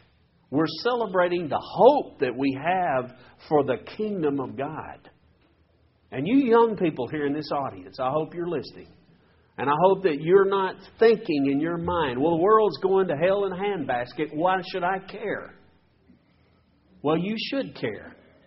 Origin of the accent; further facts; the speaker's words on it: Texas, United States; I'm from Texas oil fields.